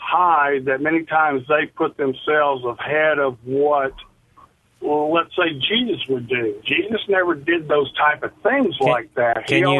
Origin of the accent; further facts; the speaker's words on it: Texas, United States; and I'm from Texas, so excuse me